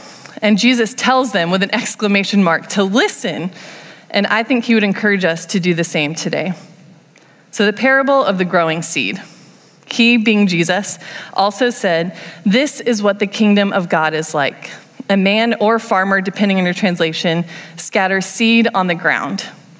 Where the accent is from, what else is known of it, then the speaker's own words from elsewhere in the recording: California, United States; I'm from Southern California. I love desert plants.